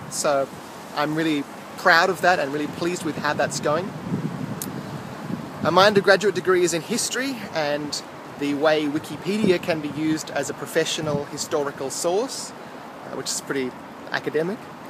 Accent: Australia; I'm Australian, and I'm currently in Brisbane.

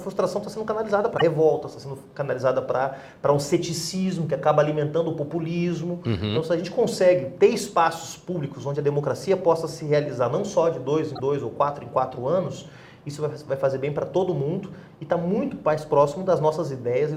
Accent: Porto Alegre, Rio Grande do Sul, Brazil; eu sou de Porto Alegre, então Porto Alegre foi, digamos, um laboratório de experiências de um ciclo participacionista

